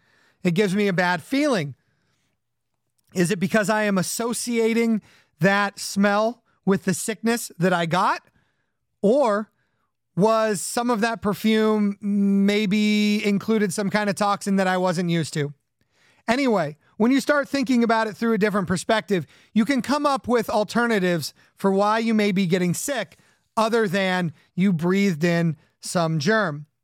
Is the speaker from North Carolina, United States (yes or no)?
no; California, United States; I'm from Southern California. I've got to love